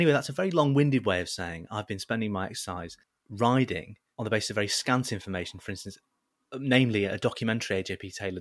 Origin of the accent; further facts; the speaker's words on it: Southport, North West England, United Kingdom; growing up in Southport, it's a small-ish, but it's actually quite big